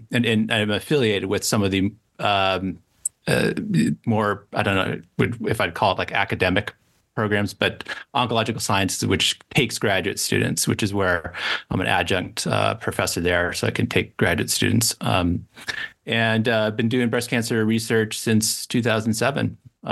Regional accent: San Francisco, California, United States; I grew up in San Francisco Bay Area, and went to UC Santa Cruz.

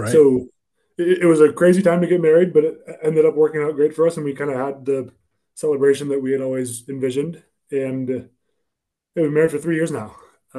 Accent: Los Angeles, California, United States; I grew up in Los Angeles. I'm the youngest of three boys. Went to an all-boys Catholic high school called Loyola.

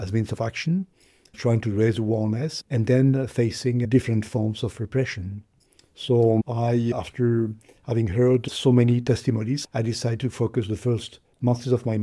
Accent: France; English is a second language; I grew up in France

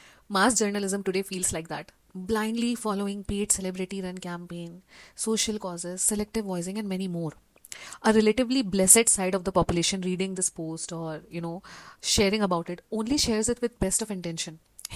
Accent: India; having an experience of an Indian, you know, I am an Indian citizen

